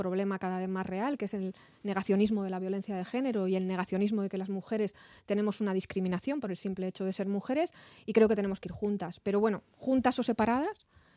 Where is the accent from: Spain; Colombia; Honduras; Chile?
Spain; Community of Madrid; Yo soy muy madrileña y muy poco gallega.